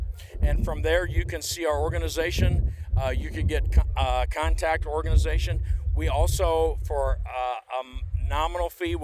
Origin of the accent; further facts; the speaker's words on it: Galesburg, Illinois, United States; I'm from the Galesburg area.